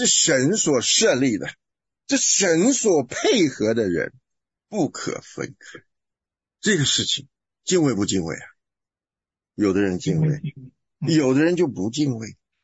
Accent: Guangdong, China; now in United States; 你们东北人的老大跟我们广东人的老大、台湾的老大不一样嘛？

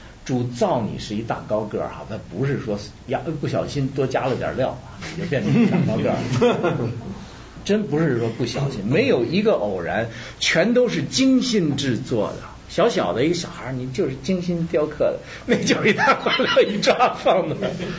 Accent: Beijing, China; 我是北京人特贫怎么办

